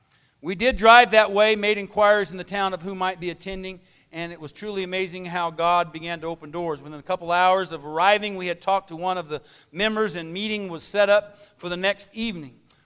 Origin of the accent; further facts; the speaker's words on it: United States; he begins to tell the lady that we're from America, and I thought to myself, I don't think she has to be told that. She's going to know by our accent.